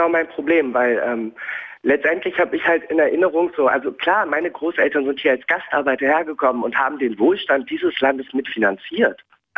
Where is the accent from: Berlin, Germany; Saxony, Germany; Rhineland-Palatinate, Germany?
Berlin, Germany; mich selbst als deutsch. Ich bin viel mehr Deutscher als Türke. Wenn ich in die Türkei reise, dann besuche ich dort meine Verwandten. Mein Leben ist aber hier in Berlin. Das ist meine Heimat.